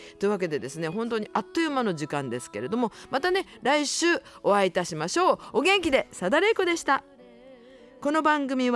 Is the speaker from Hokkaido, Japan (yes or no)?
no; Nagasaki, Japan; now in Goto, Japan; 私は長崎市出身で今は五島に住んでいるのですが